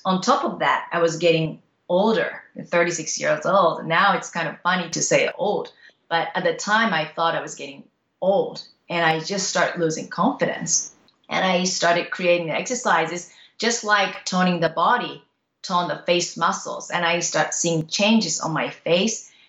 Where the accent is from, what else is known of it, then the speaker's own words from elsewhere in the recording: Japan; English is a second language; also born or lived in Canada; I am originally from Japan and I grown up and educated in Japan and I went to school in Canada. So that's where I learned English.